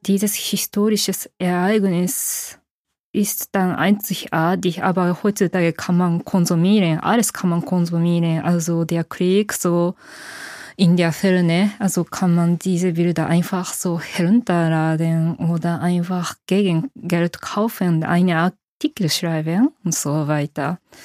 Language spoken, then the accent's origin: German; Japan; also ich kann nicht so als Japanerin das kritisieren